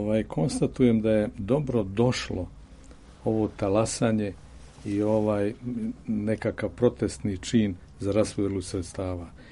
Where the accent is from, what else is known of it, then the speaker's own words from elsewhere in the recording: Zrenjanin, Vojvodina, Serbia; Ja dolazim iz Zrenjanina.